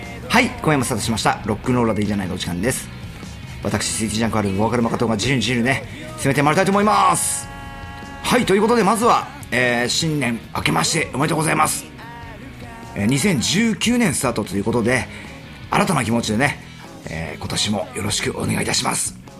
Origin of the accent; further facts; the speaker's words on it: Ibaraki, Japan; 俺はね、この正月は地元茨城県にいたんだけれども